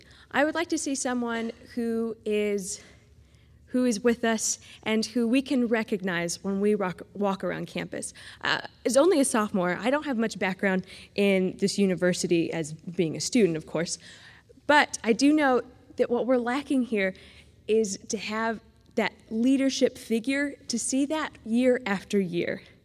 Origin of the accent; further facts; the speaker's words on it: South Dakota, United States; I'm an out-of-stater, too. I'm from South Dakota.